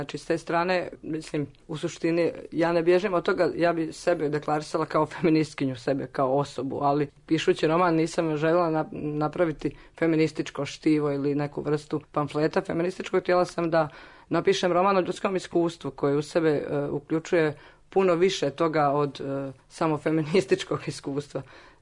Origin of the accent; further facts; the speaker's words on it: Zadar, Zadar County, Croatia; born there; ja sam rođena u Zadru